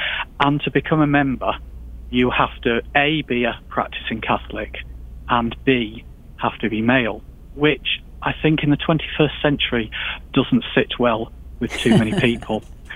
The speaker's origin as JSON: {"language": "English", "region": "England", "country": "United Kingdom", "tie": "born or raised there", "said": "I was born in 1967"}